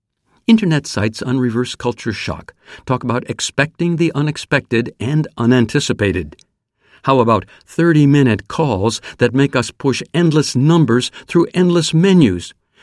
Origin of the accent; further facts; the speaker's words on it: Miami, Florida, United States; also born or lived in Tokyo; now in Washington, United States; I grew up near Miami, and now we've moved to northwestern Washington State. It's about 4,400 kilometers from my hometown in Florida.